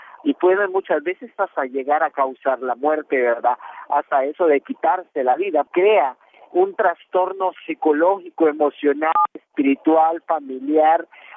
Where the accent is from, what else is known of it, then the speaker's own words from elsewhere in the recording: Guatemala; soy ciudadano guatemalteco, en pleno uso de mis derechos